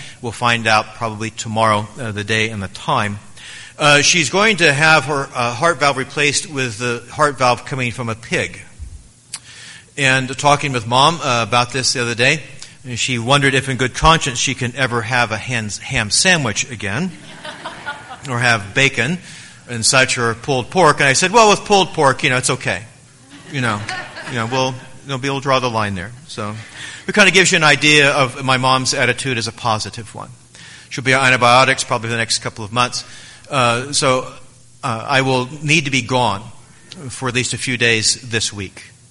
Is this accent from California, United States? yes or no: no; Oklahoma City, Oklahoma, United States; at least where I grew up in Oklahoma City, they would do that Monday through Friday.